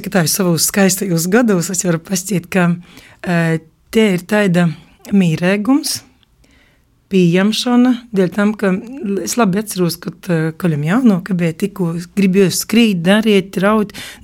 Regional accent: Krāslava, Krāslava Municipality, Latvia; Es esmu dzimusi Kroslavā un pirmo klasi es soku it Kroslavas pirmajā vidusskolā.

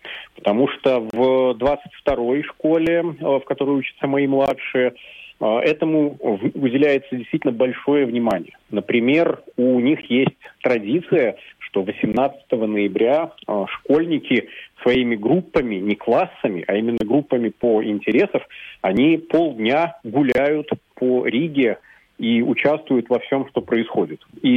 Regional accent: Belarus; now in Riga, Latvia; Конечно, я белорус. Я белорус и по рождению, и по паспорту

